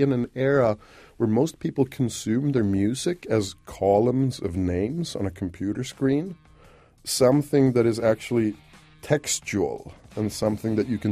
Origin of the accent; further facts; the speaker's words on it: Norrland, Sweden; I grew up in Sweden, in the north of Sweden, and in my late teens